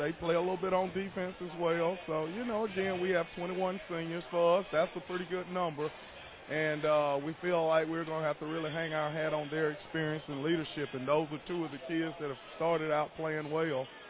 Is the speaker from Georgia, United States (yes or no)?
yes; Georgia, United States; I grew up in Southwest Georgia, played back at Mitchell Baker back in the 80s